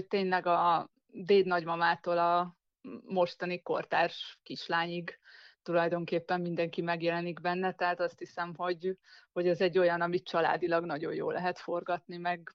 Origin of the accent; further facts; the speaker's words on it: Szeged, Csongrád-Csanád, Hungary; now in Budapest, Hungary; holott nem itt születtem, én Szegedről származom, de abszolút egy ilyen második otthonom lett a liget és környéke